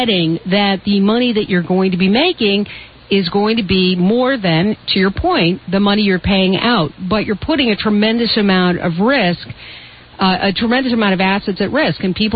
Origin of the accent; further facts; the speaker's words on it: Chicago, Illinois, United States; And chief on the list is my hometown of Chicago